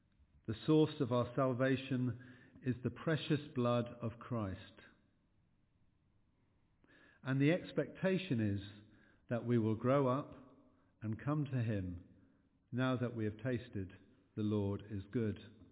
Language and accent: English; Ireland; I grew up in the Republic of Ireland after my parents moved there when I was 6.